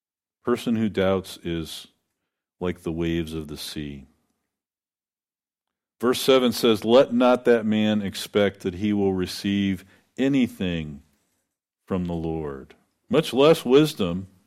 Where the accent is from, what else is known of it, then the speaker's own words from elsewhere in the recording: Oregon, United States; Now, I'm from Oregon, where the coast, you go to the coast, and the sea there is very rough.